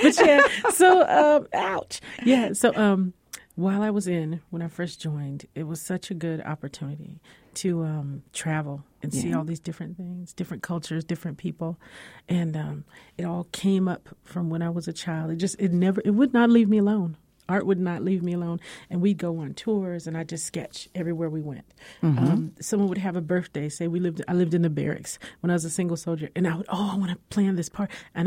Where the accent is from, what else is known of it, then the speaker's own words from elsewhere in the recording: Bennettsville, South Carolina, United States; born there; I was born in Bennettsville, South Carolina.